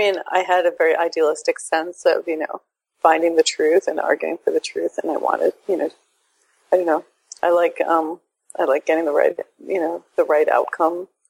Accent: Queens, New York, United States; Yeah. So just for the record, I actually have two sisters.

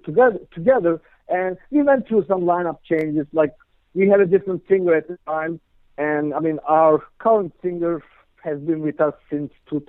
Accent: Istanbul, Turkey; now in New Jersey, United States; I'm originally from Istanbul, Turkey.

